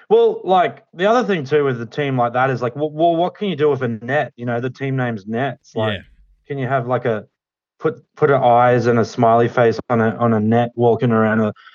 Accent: Brisbane, Queensland, Australia; and I'm originally from Brizzy, so the cold, yeah, I really do feel it, you know.

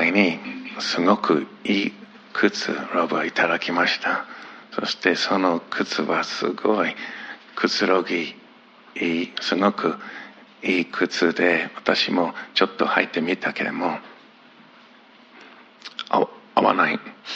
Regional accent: Yokohama, Kanagawa, Japan; moved away as an adult; 同じ横浜育ち、そして国際学校卒業してアメリカに行って、そしてミシガンとテキサスとカリフォルニア行きました。

